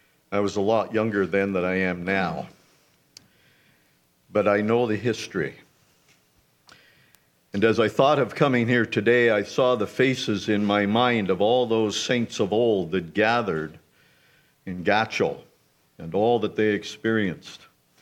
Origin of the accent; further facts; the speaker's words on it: North Bay, Ontario, Canada; I'm from North Bay, and I'm busy.